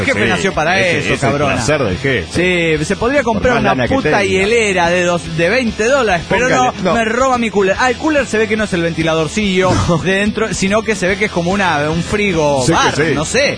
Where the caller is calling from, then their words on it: Tijuana, Baja California, Mexico; de Tijuana, México.